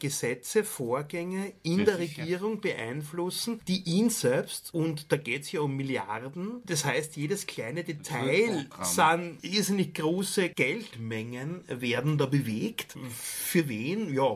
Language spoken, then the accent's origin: German; Austria; Wir als Österreicher müssen jetzt extrem die Pappen halten in sicher Hinsicht.